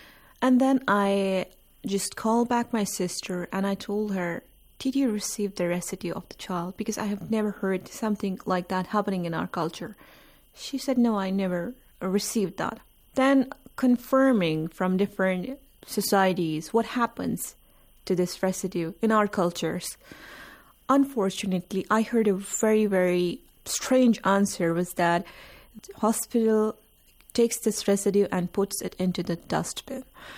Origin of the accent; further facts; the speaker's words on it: India; Since I come from the Indian culture, my sister suffered from the miscarriage.